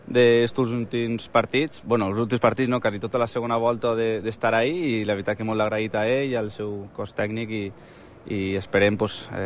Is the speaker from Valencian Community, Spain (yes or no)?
yes; Alicante, Valencian Community, Spain; nosaltres som d'Alacant